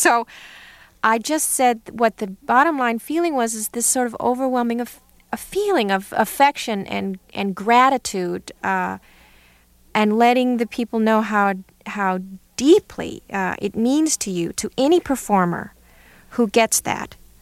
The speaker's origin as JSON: {"language": "English", "region": "California", "country": "United States", "tie": "born there", "accent": "Southern", "said": "Even though I was born in California, they raised me, and I had a sort of Southern accent when I was a kid"}